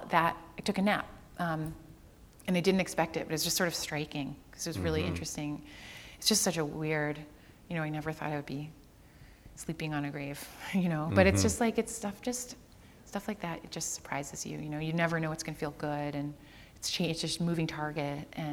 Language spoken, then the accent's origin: English; Rochester, Michigan, United States; Like, I'm from Rochester, Michigan.